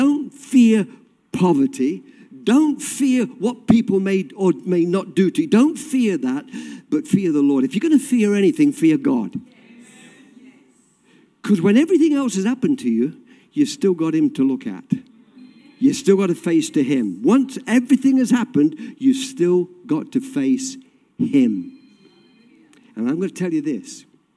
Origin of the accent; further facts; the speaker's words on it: England, United Kingdom; because I'm English and I like the pomp and ceremony. There's a bit of British in me